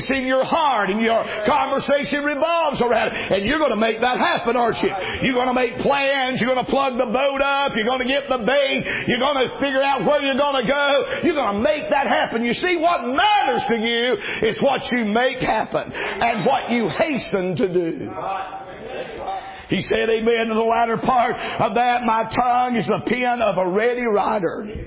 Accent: the South, United States; I'm from the South, the sophisticated singing, you know, classical stuff

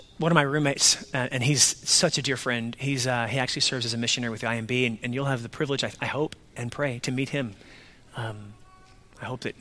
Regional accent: Texas, United States; That's hot. And I'm from Texas.

